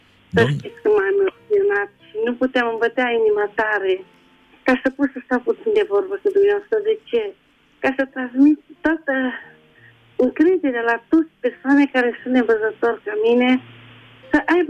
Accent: Târgu Mureș, Mureș County, Romania; Eu sunt o persoană gaboriță, eu nu sunt româncă, țigancă. Și suntem de la Târgu Mureș.

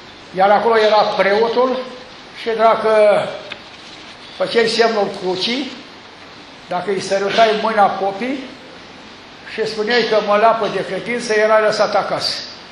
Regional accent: Constanța, Constanța County, Romania; sunt din Constanța, peste câteva luni, îmi vedeți cu 80 de ani.

